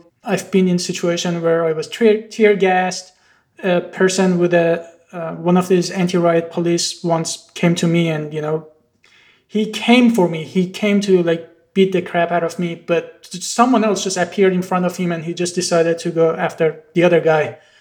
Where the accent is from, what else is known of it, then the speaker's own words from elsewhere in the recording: Iran; English is a second language; moved away as an adult; So I'm originally from Iran. I did my undergrad there.